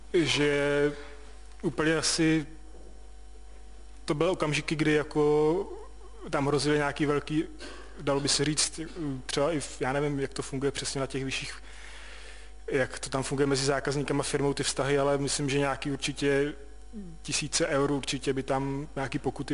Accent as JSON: {"language": "Czech", "town": "Plzeň", "region": "Plzeň Region", "country": "Czechia", "said": "Protože já jsem přece jenom z Plzně."}